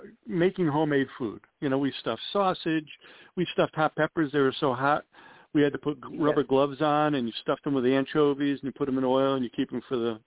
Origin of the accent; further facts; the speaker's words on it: Connecticut, United States; So I grew up in Connecticut.